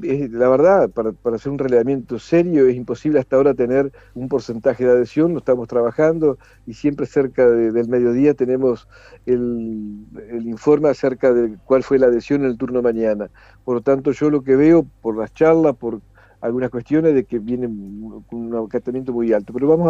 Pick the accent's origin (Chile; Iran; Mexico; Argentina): Argentina; Colón, Entre Ríos; Yo soy de Colón, por eso hablo de lo que conozco más cercano.